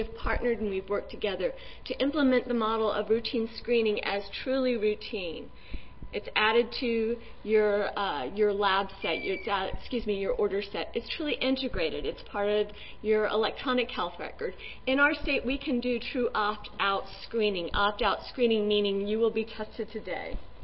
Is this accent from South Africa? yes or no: no; Florida, United States; I was from Florida.